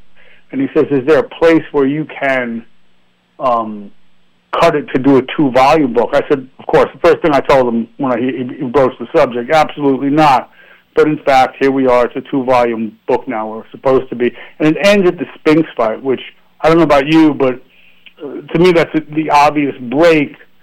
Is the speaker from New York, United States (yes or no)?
yes; New York City, New York, United States; now in Santa Monica, United States; I grew up in New York City, where I am now.